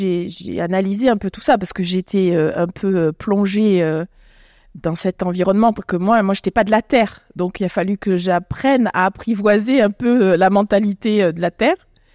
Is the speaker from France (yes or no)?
yes; Réunion, France; je suis métisse, je viens de l'île de la Réunion